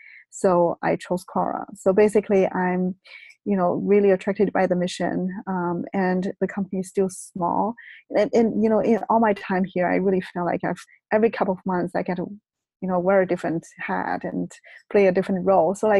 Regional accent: China; English is a second language; moved away as an adult; now in United States; My hometown is in the Midwest of China. I went to college in Beijing.

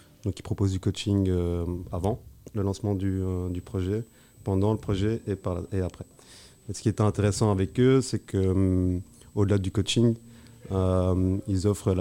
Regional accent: Belgium; also born or lived in Algeria; On est algériens tous les deux, on est né là-bas. On a grandi en Belgique.

